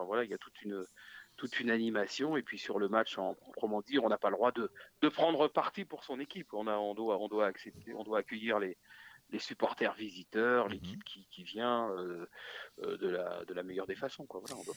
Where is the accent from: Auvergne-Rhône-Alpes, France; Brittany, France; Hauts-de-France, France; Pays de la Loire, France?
Pays de la Loire, France; Angers; Moi, j'ai été d'abord speaker, étant donné que j'étais d'Angers